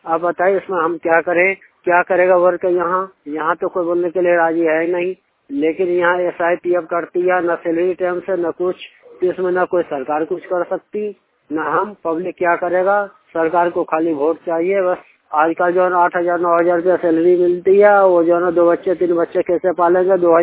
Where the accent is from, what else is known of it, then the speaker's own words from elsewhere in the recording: Madhubani, Bihar, India; मैं बिहार का रहने वाला हूँ। … मधुबनी डिस्ट्रिक्ट का हूँ मैं।